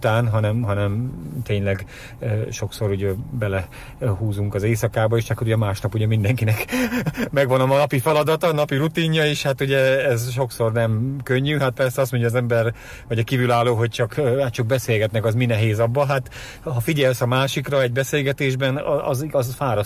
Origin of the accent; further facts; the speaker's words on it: Miskolc, Borsod-Abaúj-Zemplén, Hungary; born there; mivel én miskolci születésű vagyok